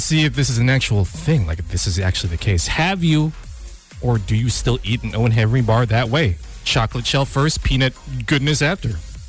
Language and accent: English; Winnipeg, Manitoba, Canada; I ain't never seen that growing up in Transcona schools.